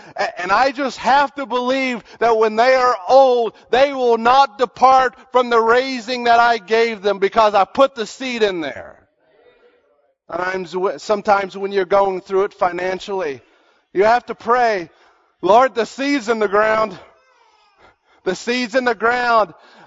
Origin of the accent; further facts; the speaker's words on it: United States; See, I'm American, which means I'm pretty individualistic. I was raised in this culture to be individualistic.